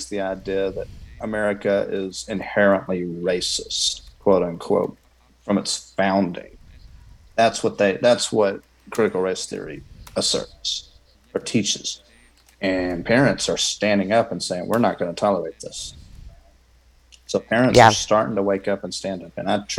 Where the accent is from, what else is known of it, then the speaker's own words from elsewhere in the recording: Texas, United States; also born or lived in Louisiana; I was born in Louisiana, but still, that was the nearest NICU, but I was raised in Texas.